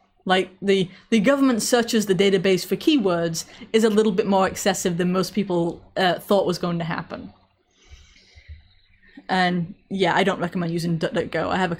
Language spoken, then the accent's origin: English; England, United Kingdom; when I was growing up in England, I heard plenty about how a British value was free speech